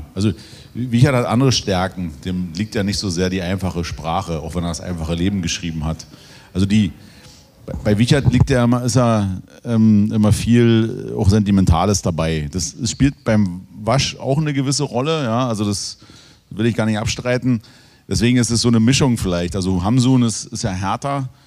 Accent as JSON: {"language": "German", "country": "Germany", "said": "Also für mich als Deutscher ist es eher interessant als eine Erweckung oder jetzt eine Bibel."}